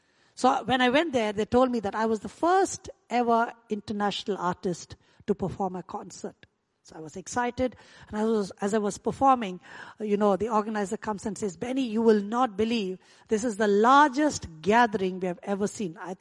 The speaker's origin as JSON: {"language": "English", "country": "India", "said": "I come from India. Anything that is free, we take it seriously."}